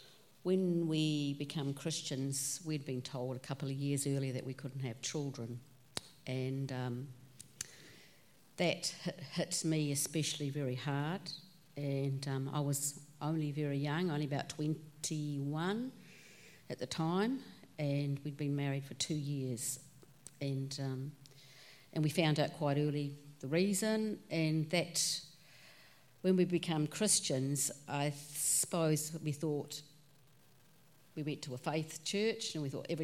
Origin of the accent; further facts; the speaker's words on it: New Zealand; We journeyed down from New Zealand, obviously from my accent, and journeyed down to Wellington where my brother was working.